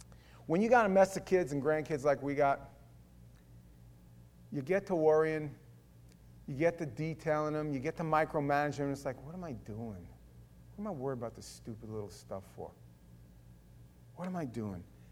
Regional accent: Alabama, United States; accent: southern; In case you didn't know, I'm from Alabama, and I have that southern accent that is evident

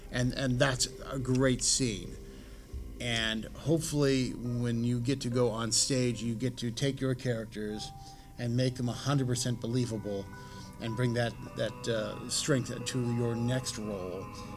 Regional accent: California, United States; There we go. I'm from California. That would totally sell.

